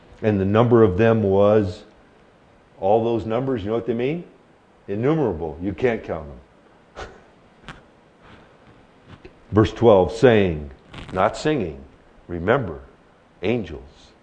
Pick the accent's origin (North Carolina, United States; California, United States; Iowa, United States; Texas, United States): California, United States; From the south. I'm from South California. Does that count?